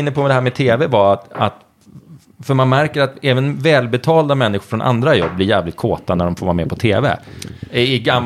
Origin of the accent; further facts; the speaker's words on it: Norrtälje, Stockholm County, Sweden; Nej, jag är Norrtälje, alltså rospigg.